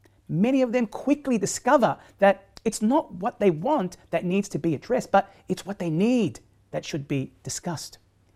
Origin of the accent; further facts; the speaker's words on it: Sydney, New South Wales, Australia; in person from my hometown city of Sydney, that is heavily populated with multicultural Muslims.